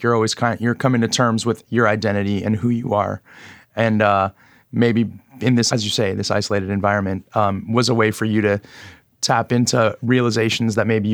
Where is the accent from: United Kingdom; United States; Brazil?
Brazil; as somebody who's from South America originally, you know, listeners know I'm from Brazil.